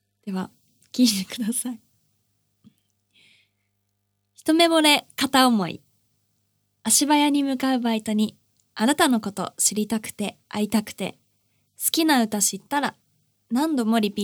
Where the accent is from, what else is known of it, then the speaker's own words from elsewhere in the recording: Urawa, Saitama, Japan; 地元の埼玉市、旧浦和市のホールで働いていたことがあって